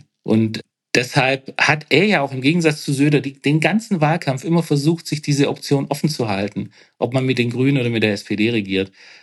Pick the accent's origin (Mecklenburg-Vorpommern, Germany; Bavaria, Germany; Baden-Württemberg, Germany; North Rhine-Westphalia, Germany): Baden-Württemberg, Germany; also born or lived in Hamburg, Germany; Ich bin klassischer Südwestdeutscher. Ich bin ja in Baden-Württemberg aufgewachsen, habe dann zwar 25 Jahre in Hamburg gelebt, aber lebe jetzt auch wieder hier.